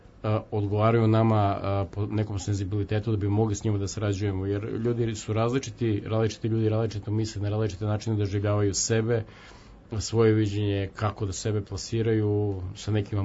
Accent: Serbia; Mi smo Srbi

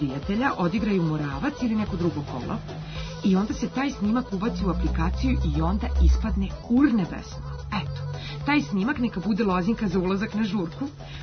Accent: Vojvodina, Serbia; Iz Vojvodine sam.

